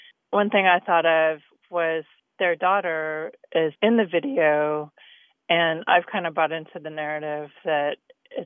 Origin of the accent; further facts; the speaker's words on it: Raleigh, North Carolina, United States; I'm from Raleigh, North Carolina.